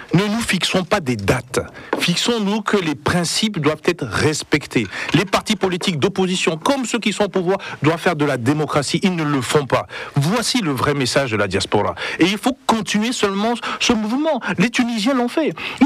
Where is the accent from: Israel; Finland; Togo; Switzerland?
Togo; Nous sommes d'abord des Togolais.